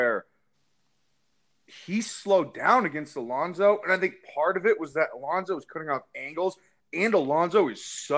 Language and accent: English; United States; That's okay. I'm American.